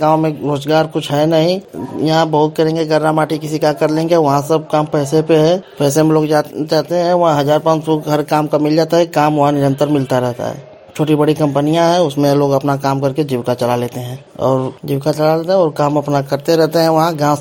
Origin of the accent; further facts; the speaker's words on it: Ghazipur, Uttar Pradesh, India; मैं गाजीपुर जनपद का रहने वाला हूँ।